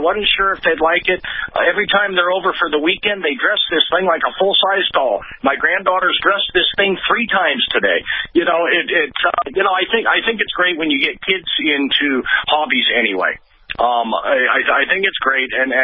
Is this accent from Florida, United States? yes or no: no; Idaho, United States; And you know, we're from Idaho, so we got a lot of Bronco fans around here.